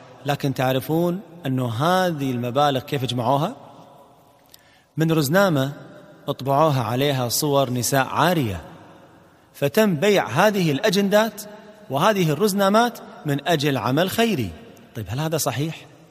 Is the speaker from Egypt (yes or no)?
no; Kuwait; طبعا هاي باللهجة الكويتية، يعني قاعد أقول لكم يا لأن القصة صارت عندنا في الكويت